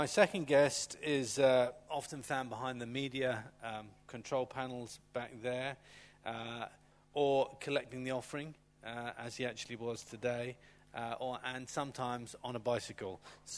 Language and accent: English; South West England, United Kingdom; born there; accent: Cornish; I was born in Cornwall, so I lost that Cornish accent pretty quick because, when you go to school, it tends to even it out.